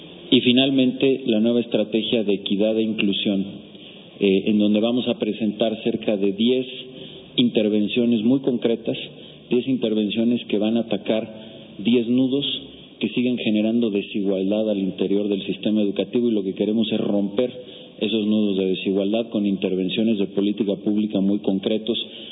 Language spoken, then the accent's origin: Spanish; Mexico; dentro del malestar como mexicanos tenemos que reflexionar